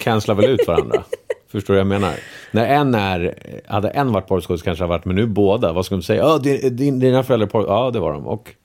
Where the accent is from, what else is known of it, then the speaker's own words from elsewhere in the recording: Albania; now in Sweden; När vi flyttade, alltid när man har varit typ hemma i Albanien, när man åkte till Albanien när man var liten